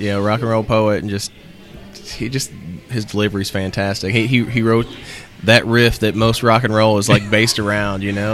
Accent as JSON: {"language": "English", "town": "Shelbyville", "region": "Kentucky", "country": "United States", "said": "Originally from Shelbyville, Kentucky, a small town right outside of Louisville."}